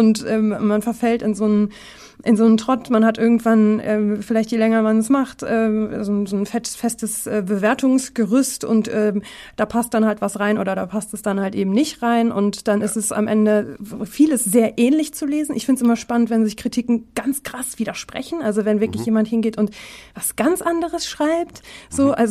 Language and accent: German; Dortmund, North Rhine-Westphalia, Germany; weil er natürlich gebürtig aus Dortmund kommt, so wie ich. Und quasi direkt aus dem Stadtteil, neben dem Stadtteil, in dem ich groß geworden bin.